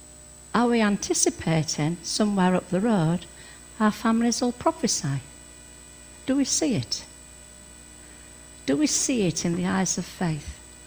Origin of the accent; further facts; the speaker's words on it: England, United Kingdom; however, in Scotland, I must admit, when I go up to Scotland, I am the English.